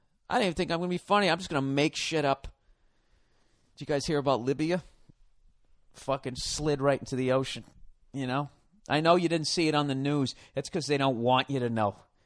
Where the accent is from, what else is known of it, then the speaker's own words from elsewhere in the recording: United States; And I don't look at my life and find any fault because I'm an American.